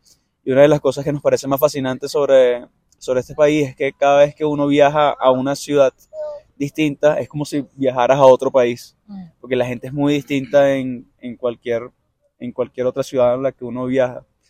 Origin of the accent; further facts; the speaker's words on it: Petare, Miranda, Venezuela; now in Bogotá, Colombia; Además, en esta comunidad donde yo crecí, en Petare, hay muchísimos colombianos.